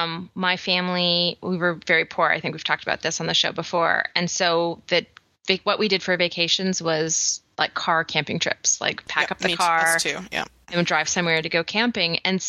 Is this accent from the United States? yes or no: no; Canada; I'm so Canadian / British descent.